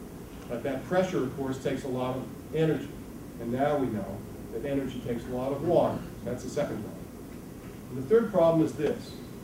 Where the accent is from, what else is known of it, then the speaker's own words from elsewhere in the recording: Massachusetts, United States; This is a before and after photograph from my home state of Massachusetts, the Ipswich River just outside of Boston in 2003.